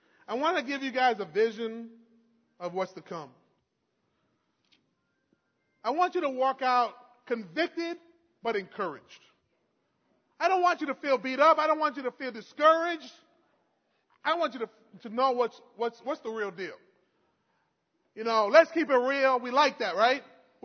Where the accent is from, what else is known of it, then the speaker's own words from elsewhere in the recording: New York, United States; I was from New York, guys.